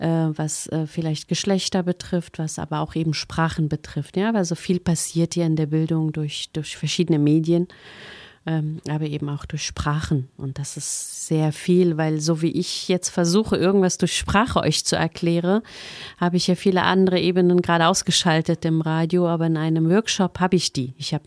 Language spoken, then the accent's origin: German; Afghanistan; moved away; ich bin in Afghanistan geboren, ich bin da sozialisiert als Mädchen, das ist ja nochmal etwas anderes als in einem Land, in der man automatisch Muslima ist